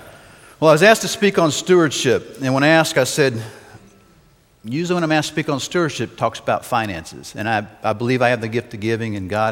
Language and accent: English; Dallas, Texas, United States; And this actually happened in Dallas. I grew up in Dallas, and we had moved back.